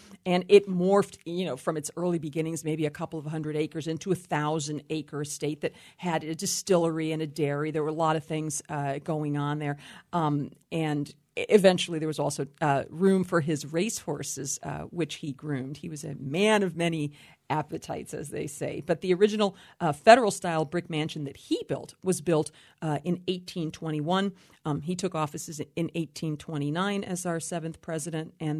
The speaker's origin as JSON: {"language": "English", "region": "Connecticut", "country": "United States", "said": "You know, I'm from Connecticut, so I'm a New Englander myself."}